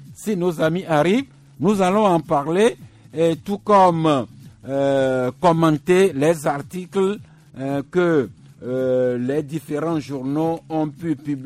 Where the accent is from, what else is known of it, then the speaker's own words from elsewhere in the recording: Togo; tout comme la gouvernance politique chez nous au Togo et dans différents pays ailleurs